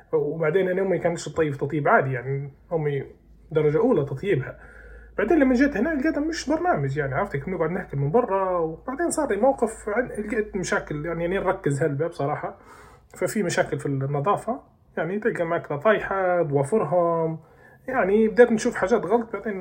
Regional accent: Libya; من مواد تختلف عن اللي عندنا في ليبيا

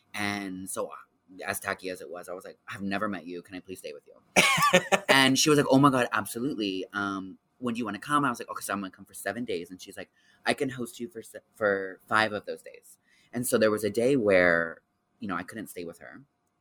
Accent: Houston, Texas, United States; No, born and raised in Houston, Texas.

